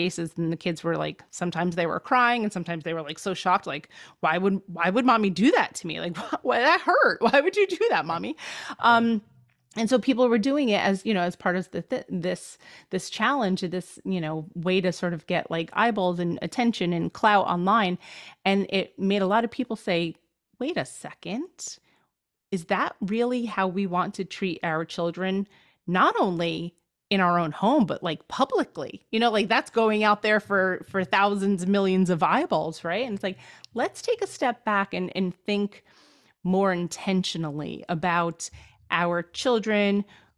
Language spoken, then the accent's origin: English; New Jersey, United States; So I'm originally from New Jersey, Northern New Jersey, and I've been in the Northeast my entire life.